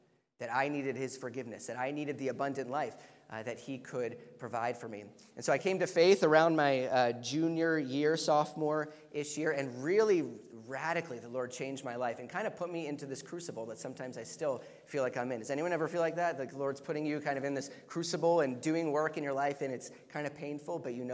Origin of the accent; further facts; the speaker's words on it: Florida, United States; I didn't originally grow up here in Minnesota. I grew up in Florida, so a much warmer place generally than we experience here.